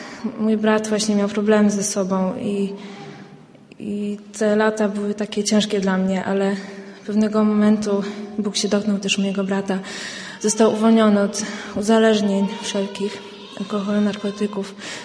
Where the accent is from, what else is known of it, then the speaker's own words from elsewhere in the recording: Opole, Opole Voivodeship, Poland; moved away as an adult; now in Puńców, Poland; Postanowiliśmy z mężem, że tutaj zamieszkamy, dokładnie w Puncowie. Opole to jest moje rodzinne miasto, tam się wychowałam.